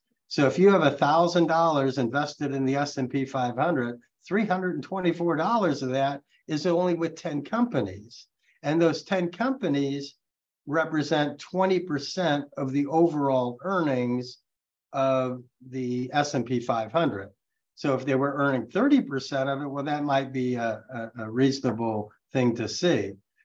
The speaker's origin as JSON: {"language": "English", "region": "Missouri", "country": "United States", "said": "Now, I'm originally from Missouri, and that's the show me state."}